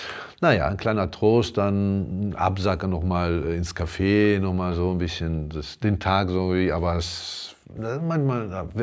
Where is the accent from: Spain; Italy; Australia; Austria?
Italy; northern Italy; German is a second language; ich komme aus Norditalien ursprünglich